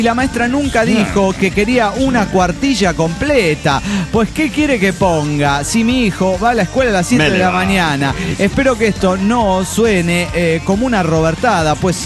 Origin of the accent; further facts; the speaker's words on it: Corpus Christi, Texas, United States; de Corpus Christi.